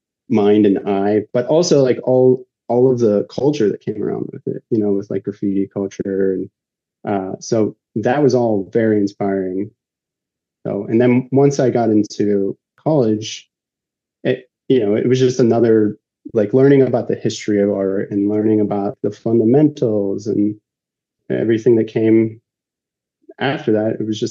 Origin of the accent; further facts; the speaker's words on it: Pittsburgh, Pennsylvania, United States; born there; So like I said, I was born in Pittsburgh. I was like, you know, city kid.